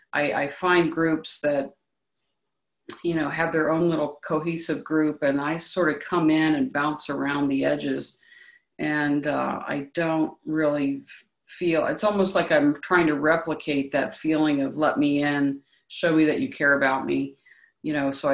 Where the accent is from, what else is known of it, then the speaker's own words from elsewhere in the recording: Ohio, United States; I am from Ohio.